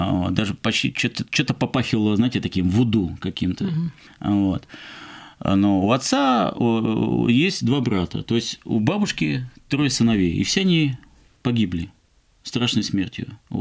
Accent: Moscow, Russia; Я родился, учился, занимался спортом в Москве, вот, на Кузнецком мосту. Угу. Это Варсановский переулок.

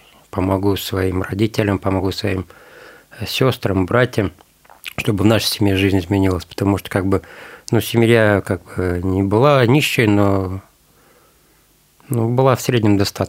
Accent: Moldova; мне 42 года. Родился я в Молдавии, на юге Молдавии, в селе очень большом. В этом селе живут болгары, гагаузы.

